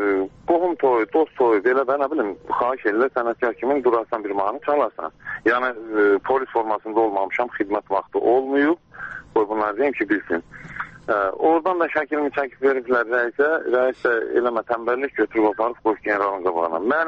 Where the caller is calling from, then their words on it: Göygöl, Göygöl District, Azerbaijan; Göygöl, Xanlar, keçmiş Xanlar.